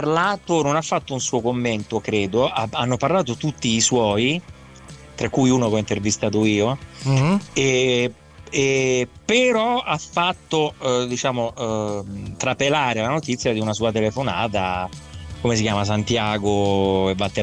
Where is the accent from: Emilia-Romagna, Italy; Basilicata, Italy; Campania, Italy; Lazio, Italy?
Lazio, Italy; Rome; questo cortocircuito da romano, super romano identitario, quale sono, questo mix di della, il mondo dentro la mia Roma, no?